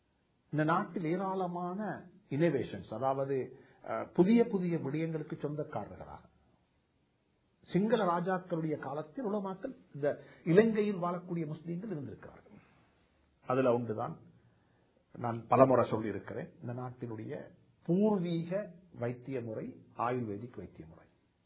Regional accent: Kandy, Central Province, Sri Lanka; நான் கண்டி ஊரை சேர்ந்தவர்

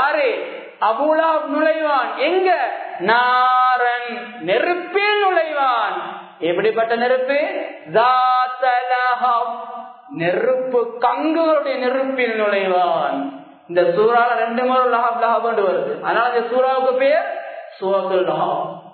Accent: Sri Lanka; எங்களோட நாடு ஸ்ரீலங்கா, நாங்க தாய் நாடு இது, நாங்க எங்கேயாவது வந்த ஆட்கள் அல்ல, நாங்க பிறந்து வளர்ந்த மண் இது

